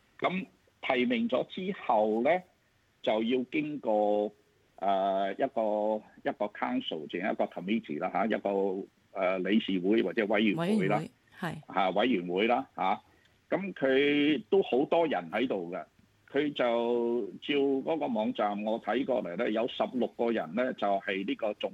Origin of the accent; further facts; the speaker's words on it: Australia; 我哋澳洲人100% 通通都支持嘅